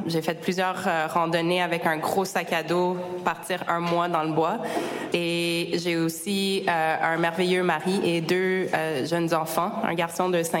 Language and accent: French; Montreal, Quebec, Canada; also born or lived in Calgary; Je suis moitié chilienne, moitié tchèque. Je suis née à Calgary, mais j'ai grandi pas mal toute ma vie à Montréal.